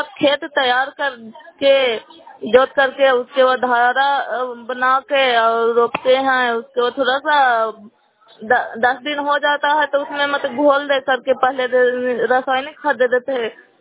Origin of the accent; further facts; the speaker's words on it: Nalanda, Bihar, India; नालंदा जिला नगर नौसा ब्लॉक कैला पंचायत के निवासी हूँ।